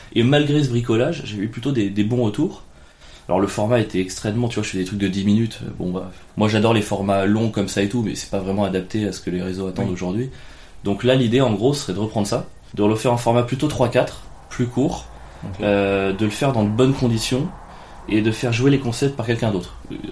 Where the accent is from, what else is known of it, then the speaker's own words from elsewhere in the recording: Cagnes-sur-Mer, Provence-Alpes-Côte d'Azur, France; born there; Je suis né à Cagnes-sur-Mer. Voilà, Cagnes-sur-Mer, c'est à côté de Cannes.